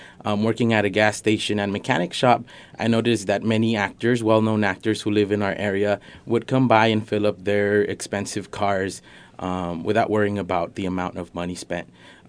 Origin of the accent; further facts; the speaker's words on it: Isla Vista, California, United States; Well, you know, Neil, I was born in Santa Barbara. I was raised in Isla Vista. And if you're familiar with Isla Vista, it's a college party town.